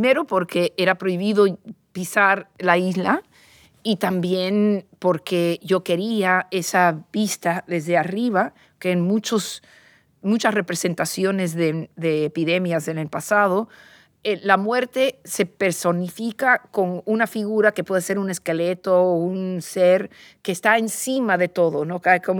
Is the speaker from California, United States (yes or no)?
no; New York City, New York, United States; yo soy neoyorquina y no sabía que eso existía